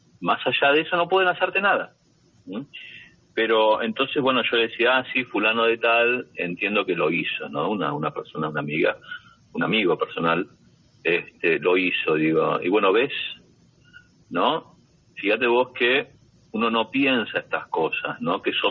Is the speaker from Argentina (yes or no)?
yes; Argentina; porque yo también soy argentino.